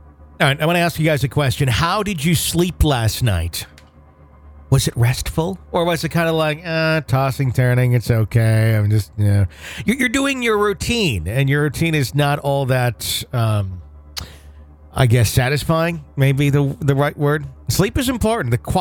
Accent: Yorkshire and the Humber, United Kingdom; I'm from East Yorkshire in the UK and I've lived here for all of my 51 years.

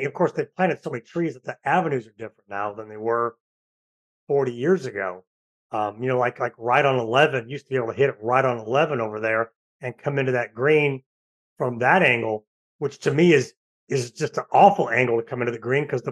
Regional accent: St. Louis, Missouri, United States; I'm from St. Louis, you know, you can't introduce that in that area.

